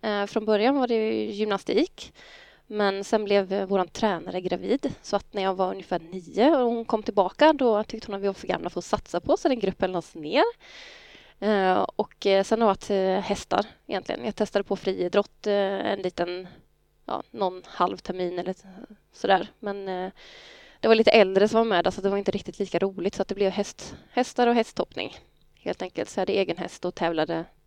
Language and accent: Swedish; Värnamo, Jönköping County, Sweden; now in Skövde, Sweden; Jag är smålänning från början, så att jag kommer från Värnamo och gjorde värnplikten på P4 här i Skövde.